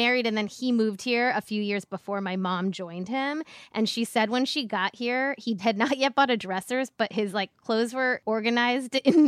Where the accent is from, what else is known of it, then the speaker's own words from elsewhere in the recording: Cleveland, Ohio, United States; I'm from Cleveland, Ohio.